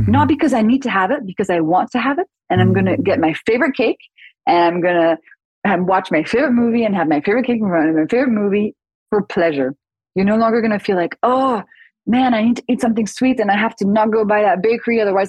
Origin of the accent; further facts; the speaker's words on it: France; My mom used to force us to eat liver every Thursday. I grew up in France and it was kind of a thing.